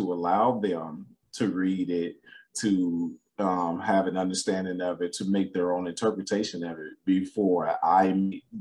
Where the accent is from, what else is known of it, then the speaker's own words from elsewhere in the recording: Chicago, Illinois, United States; now in Atlanta, United States; I graduated from University of Phoenix out there in Atlanta, Georgia. And I'm originally from Chicago.